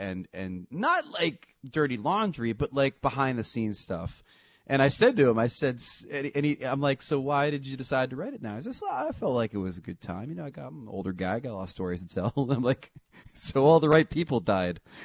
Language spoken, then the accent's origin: English; New Jersey, United States; for God's sakes, I'm from New Jersey.